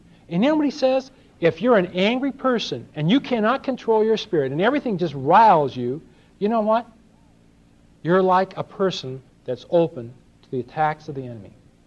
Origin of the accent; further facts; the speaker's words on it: Los Angeles, California, United States; I've been around Jewish people most all of my life growing up in Los Angeles.